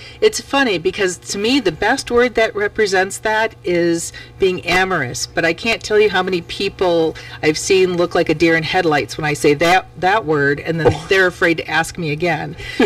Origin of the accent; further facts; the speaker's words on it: Mukwonago, Wisconsin, United States; I had been in this area ever since I can remember. Yeah. And so Mukwonago has always been my hometown